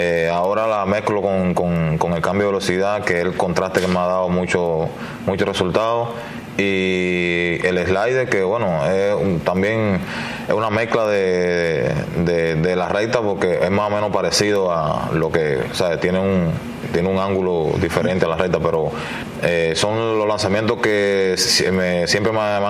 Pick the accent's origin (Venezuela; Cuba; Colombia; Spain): Cuba; now in United States; Yo salí de Cuba tirando recta, slider y curva. Aquí incrementé el cambio de velocidad.